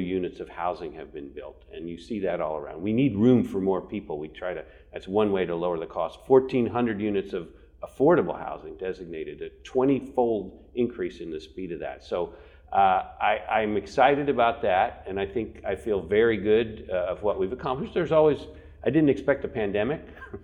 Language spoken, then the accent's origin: English; Bloomington, United States; born there; I've been a resident here for a long time. I was born in Bloomington